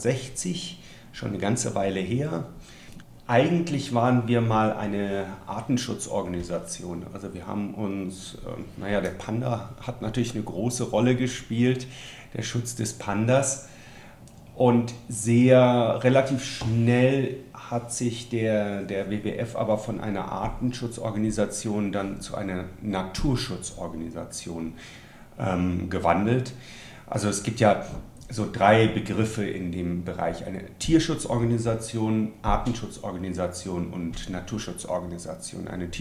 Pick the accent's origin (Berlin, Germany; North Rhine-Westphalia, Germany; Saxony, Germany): North Rhine-Westphalia, Germany; Bonn; ich bin von Bolivien zuerst nach Bonn zurück, in meine Heimatstadt. Hab da 2 Jahre gelebt